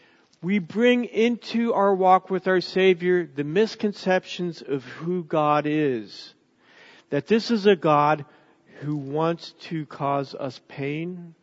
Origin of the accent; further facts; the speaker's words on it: United States; And to me, the word hope, as I look at it as an American